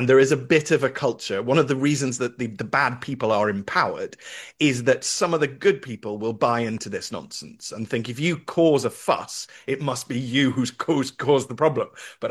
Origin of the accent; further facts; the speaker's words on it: United Kingdom; because we're British and we're not racist, and we never really were.